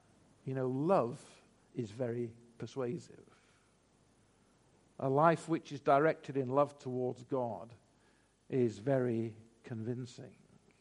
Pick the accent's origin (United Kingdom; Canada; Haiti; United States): United Kingdom; Manchester, North West England; And I grew up in Longsight, South Manchester